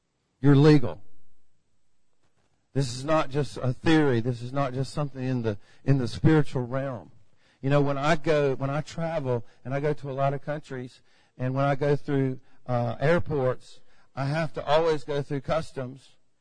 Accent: Atlanta, Georgia, United States; Seriously, I grew up in Atlanta in the 70s.

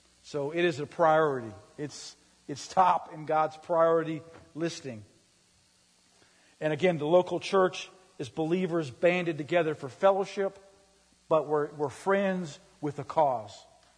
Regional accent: St. Paul, Minnesota, United States; I grew up in St. Paul, Minnesota. I grew up in the Catholic Church. My whole world was Catholic.

